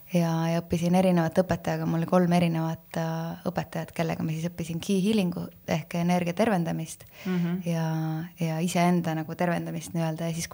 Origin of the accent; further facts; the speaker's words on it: Valga, Valga County, Estonia; ma olen sündinud Valgas, Läti ja Eesti piiri peal.